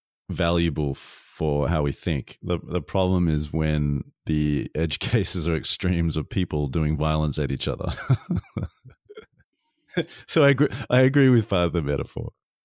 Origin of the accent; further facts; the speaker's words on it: Australia; growing up in Australia, even though I think one part of my family did some kind of family tree, I just don't have a lot of history. You know, my dad's from England.